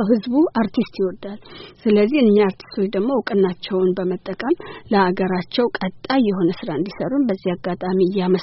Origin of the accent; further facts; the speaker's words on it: Debre Work, Amhara, Ethiopia; now in United States; ኢትዮጵያ ሂጄ ነበር ከሁለት አመት በፊት ወደ ትውልድ ሀገሬ ጎጃም ደብረወርቅ ሂጄ